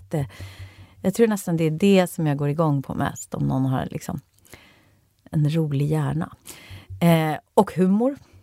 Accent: Rotebro, Stockholm County, Sweden; För jag är uppvuxen i Rotebro. Det är liksom inte Östermalm. Men alla tror alltid att jag är så här överklass.

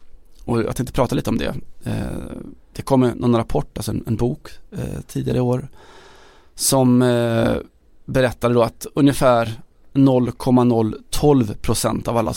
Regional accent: Västra Götaland County, Sweden; När jag var själv, jag vet inte, 12-13 år någonting, så hade vi besök hemma i Västergötland

